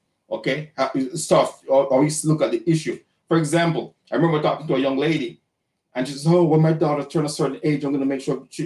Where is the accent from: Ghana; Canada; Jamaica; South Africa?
Jamaica; now in United States; You know, when I came to this country from Jamaica, I thought everybody that was a Christian was conservative.